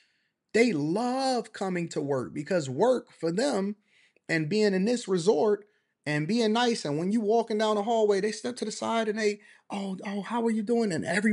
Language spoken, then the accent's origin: English; United States; No, listen, bro. I am from the United States of America. The United States of America at the end of the day.